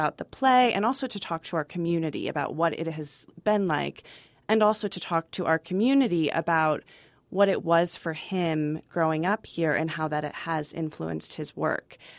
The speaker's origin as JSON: {"language": "English", "region": "Midwest", "country": "United States", "said": "It's not like, you know, I'm from the Midwest. People say Midwesterners are nice too, but it's a different nice."}